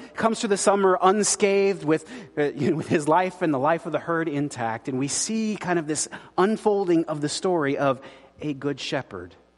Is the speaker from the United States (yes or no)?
yes; California, United States; born there; also born or lived in Colorado Springs / Kansas City / Alaska; I was born in Southern California in big cities, so I didn't have much agrarian experience there. And moved to Colorado Springs